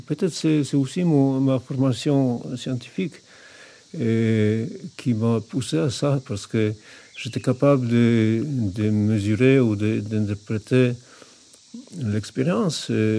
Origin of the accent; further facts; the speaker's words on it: Poland; moved away as an adult; je suis né en Pologne il y a 57 ans. J'ai vécu en Pologne pendant mes premiers 25 ans environ.